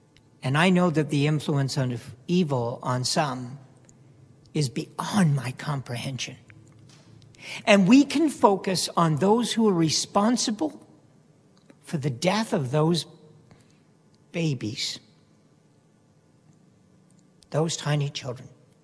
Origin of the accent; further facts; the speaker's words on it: London, Ontario, Canada; I spent about 7 years in London, Ontario. I grew up in a privileged economic home. I grew up in the West End.